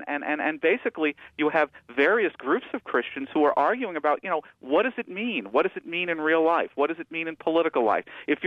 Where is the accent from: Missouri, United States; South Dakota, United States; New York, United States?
New York, United States; I'm old enough to go back to the 1970s, and growing up in New York